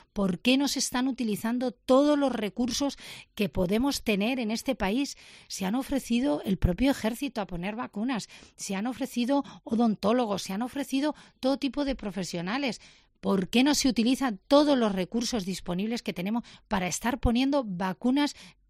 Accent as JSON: {"language": "Spanish", "region": "Castilla-La Mancha", "country": "Spain", "said": "pero en mi tierra me comprenderán que me duele más a lo que están viviendo de nuevo en el Hospital de Ciudad Real"}